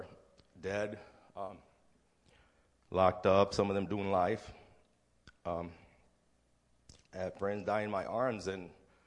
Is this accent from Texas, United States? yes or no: yes; Texas, United States; I'm going to tell you how God changed my life. I was born and raised in Texas.